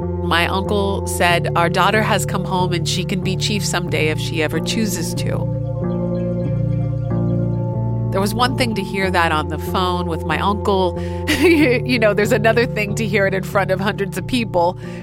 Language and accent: English; United States; this is a community that I didn't grow up in. I grew up in America, and this is huge.